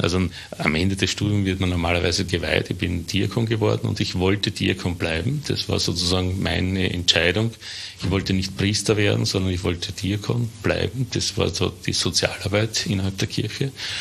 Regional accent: Burgenland, Austria; ich bin ein Burgenländer und ein Burgenländer haben manche noch sehr große Familien, auch ich hatte eine Großfamilie

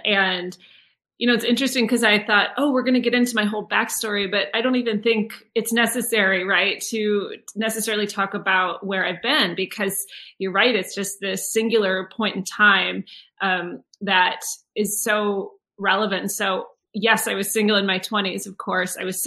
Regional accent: United States; I'm from the United States, and maybe even particularly there

